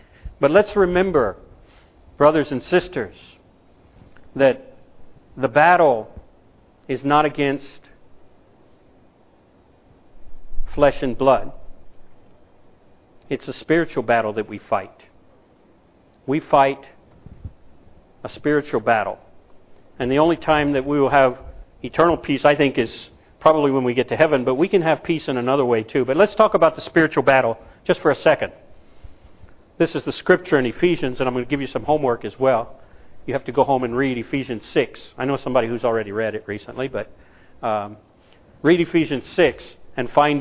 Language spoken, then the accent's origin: English; United States; now in Japan; And of course, as an American, I remember right after a men's Bible study in my home